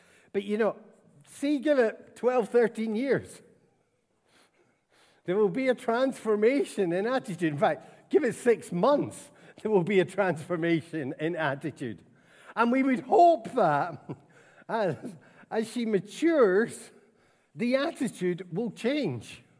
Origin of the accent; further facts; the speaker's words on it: Scotland, United Kingdom; I'm Scottish